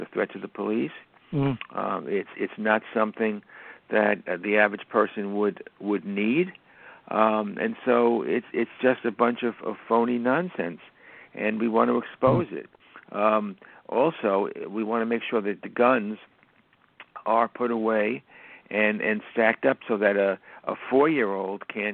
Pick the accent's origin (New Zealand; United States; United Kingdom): United States; New York; You know, growing up in New York, as I did, and living in New York, it's a whole different world out there from the rest of the country.